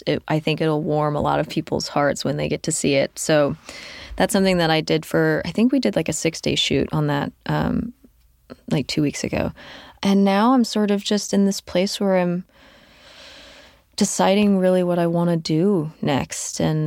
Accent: Texas, United States; my dad used to play it growing up in Texas, and it would just be on in the car

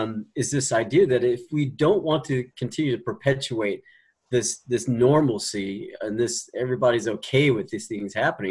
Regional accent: Arkansas, United States; And I grew up in Arkansas, and I grew up attending an African American missionary Baptist church, yeah.

